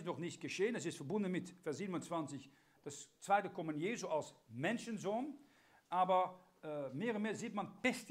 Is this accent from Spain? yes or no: no; Netherlands; German is a second language; Wir hatten als Holländer einen 80-jährigen Krieg von 1568 bis 1648